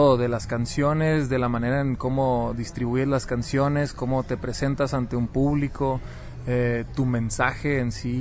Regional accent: Mexicali, Baja California, Mexico; Yo soy de Mexicali. Mexicali pues estamos... Es el punto más al norte, ¿no?, de Latinoamérica. Es donde está la pura frontera con California. Y esa misma cercanía pues lo hace uno a veces saber inglés por la pura naturalidad de la geografía

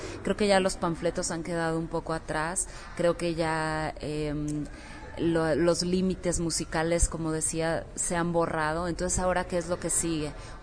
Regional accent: Mexico; sigo siendo yo y sigo siendo mexicana y sigo teniendo las raíces muy clavadas en México.

